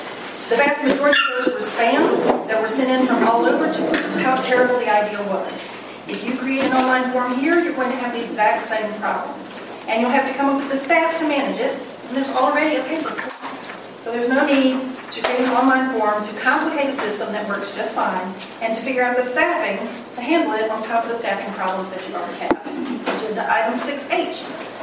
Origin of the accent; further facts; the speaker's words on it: Denham Springs, Louisiana, United States; I'm from Denham Springs.